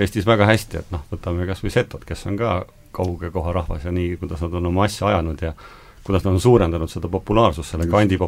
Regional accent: Tallinn, Harju County, Estonia; ma ise ka olen küll enamasti Tallinnast , aga meil on siis emapoolsed vanemate kodu Tõstamaal , mis on päris nagu lähedal ja kohe siin nagu ka mere ääres

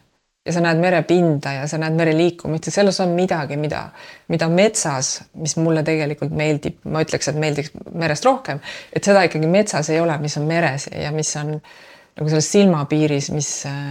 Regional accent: Saare County, Estonia; me oleme kaasa võtnud Saaremalt selle teise nagu aegruumi süsteemi

